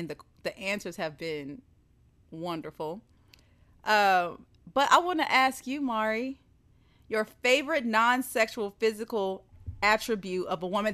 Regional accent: the South, United States; maybe this is because I'm from the South and I just kind of grew up with this like laid back thing.

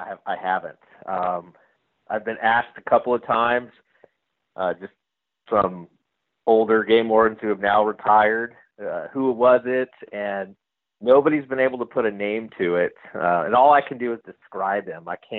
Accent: Stockton, California, United States; I grew up in Stockton, California. For those of you who know Stockton, it gets kind of a bad rap.

